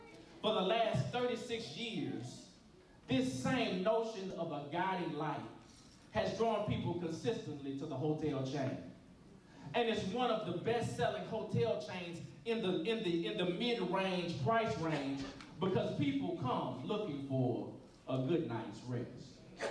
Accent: Louisiana, United States; now in Texas, United States; I'm from Louisiana, but I'm still claiming, always be a Louisiana boy, but I live in Texas.

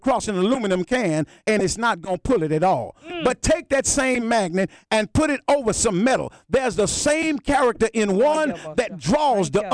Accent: Chicago, Illinois, United States; I had been taught that I grew up in the Apostolic Church. I grew up in Chicago up under Bishop Poole and Matty B. Poole.

